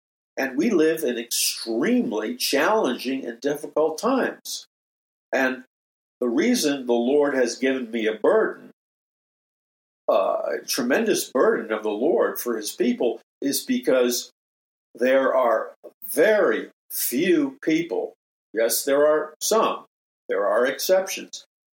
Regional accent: New York City, New York, United States; It was in that place, growing up in New York City in an atheistic, secular humanist household

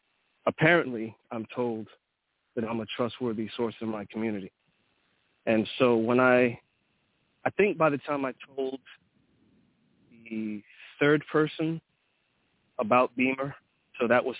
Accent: Queens, New York, United States; I'm from New York. My family's Jamaican. I was born and bred in Queens, New York.

